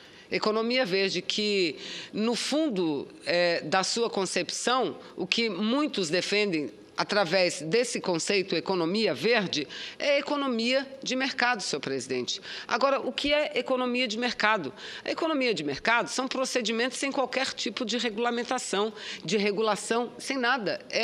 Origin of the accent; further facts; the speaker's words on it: Amazon, Brazil; nós, senador Assir, que somos da Amazônia